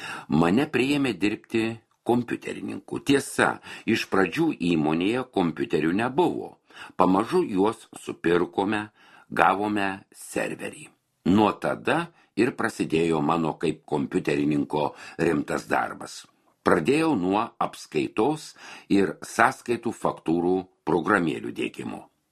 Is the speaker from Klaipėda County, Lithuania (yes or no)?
no; Panevėžys County, Lithuania; Gimiau ir augau Pasvalio rajone. Ten baigiau ir pradinę mokyklą. Vidurinį mokslą tiesiog Panevėžyje, suaugusiųjų aklųjų vidurinėje mokykloje.